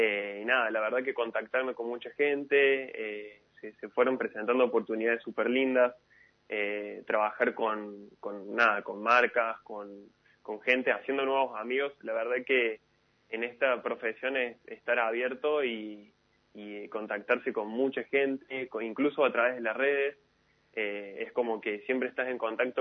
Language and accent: Spanish; Jesús María, Córdoba, Argentina; now in Buenos Aires, Argentina; yo soy de Jesús María. La verdad, bueno, ahora estoy laburando como fotógrafo en Buenos Aires